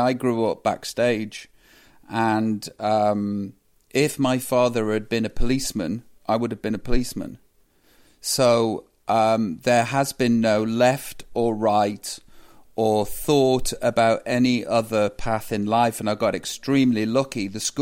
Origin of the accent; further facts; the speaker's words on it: Stoke-on-Trent, West Midlands, United Kingdom; You know, that sort of, I come from Stoke. I love my hometown.